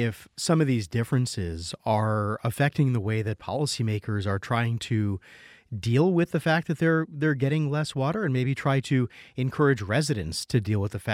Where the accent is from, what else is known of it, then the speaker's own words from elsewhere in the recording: New England, United States; I grew up in New England and the old saw always was, if you don't like the weather right now, just wait a minute, it'll change.